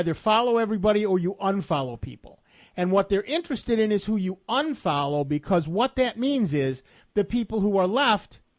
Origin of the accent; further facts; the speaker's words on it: United States; I'm an American. We don't learn foreign languages. We just shout louder till you get it.